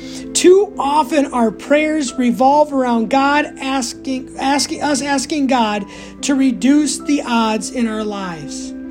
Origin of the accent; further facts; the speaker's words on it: Texas, United States; Growing up in West Texas, where they catch rattlesnakes and fry them up, creeps me out just writing about it.